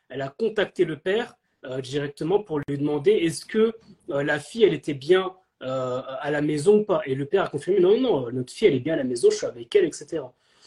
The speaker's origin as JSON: {"language": "French", "country": "Comoros", "said": "moi je suis originaire des Comores par exemple"}